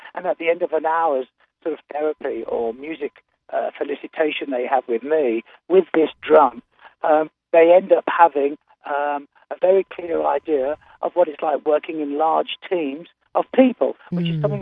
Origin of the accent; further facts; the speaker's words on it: Birmingham, West Midlands, United Kingdom; I actually tried it out in my hometown, Birmingham, which is in the Midlands.